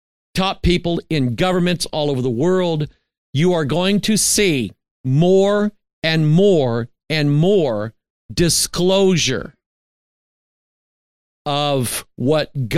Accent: Arkansas, United States; born there

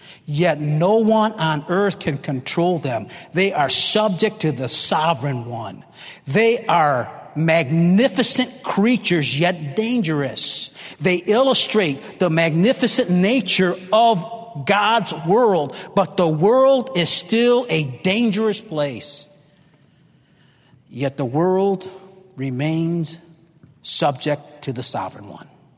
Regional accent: Oxford, Michigan, United States; I come from Oxford, Michigan. You heard of the Oxford High School shooting, my hometown.

